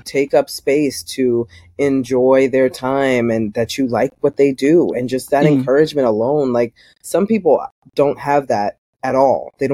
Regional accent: Bronx, New York, United States; I grew up in the South Bronx. I grew up in a part of the Bronx that was, it's all the way down by the water.

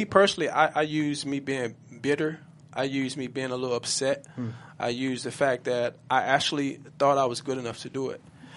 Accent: Dallas, Texas, United States; now in Los Angeles, United States; So I'm from Dallas, Texas. I came out to L.A. for a purpose and a reason.

